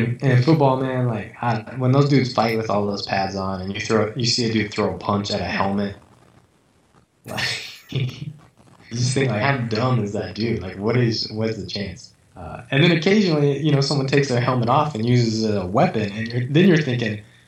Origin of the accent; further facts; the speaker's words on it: United States; I have to assume that's worth less than an American dollar because I'm American.